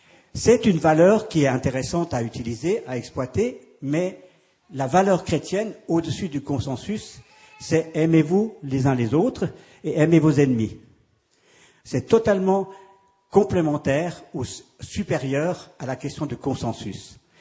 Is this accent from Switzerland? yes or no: yes; Switzerland; En tant que Suisse, moi qui vais français, j'apprécie toujours de voir le consensus en Suisse.